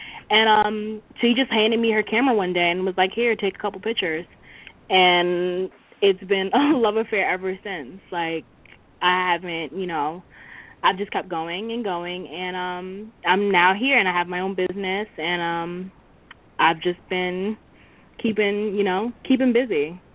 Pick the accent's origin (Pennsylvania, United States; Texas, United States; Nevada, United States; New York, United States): New York, United States; Brooklyn; Well, I actually, I'm from Brooklyn. I'm 25 years old. I'm a college student.